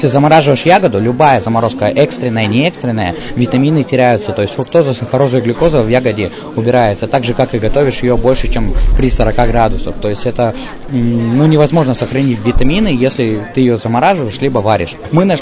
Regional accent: Zaozerye, Republic of Karelia, Russia; я из Карелии приехал. Под Петрозаводском, село Заозирье, оттуда.

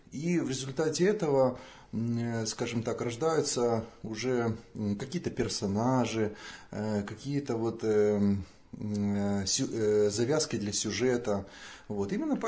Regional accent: Odesa, Odesa Oblast, Ukraine; born there; я родился в Одессе, и начал заниматься журналистикой.

